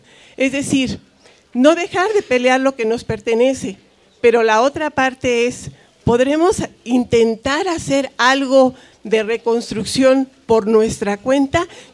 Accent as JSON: {"language": "Spanish", "town": "Tlalpan", "region": "Mexico City", "country": "Mexico", "said": "de Tlalpan"}